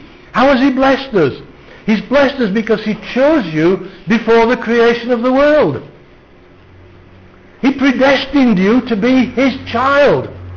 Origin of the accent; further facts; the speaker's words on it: United Kingdom; You know, at some point we're going to have to stop being British.